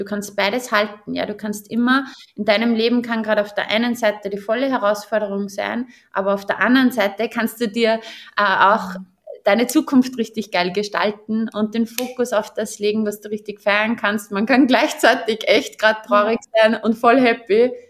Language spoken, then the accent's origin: German; Austria; bei uns in Österreich